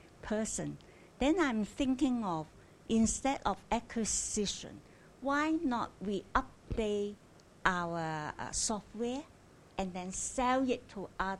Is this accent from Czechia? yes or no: no; Hong Kong; English is a second language; I'm from Hong Kong, very positive person. Never give up.